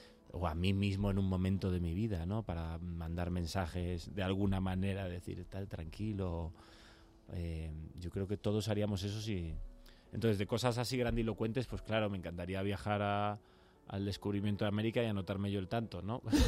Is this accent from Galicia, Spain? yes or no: yes; Galicia, Spain; Absolutamente. O sea, yo, mi tierra es una de las cosas que llevo más como bandera.